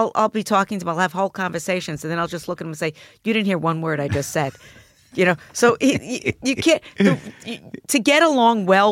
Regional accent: Mount Vernon, New York, United States; Mount Vernon, New York.

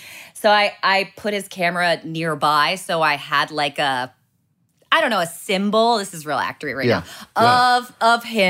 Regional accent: New Jersey, United States; I'm from New Jersey.

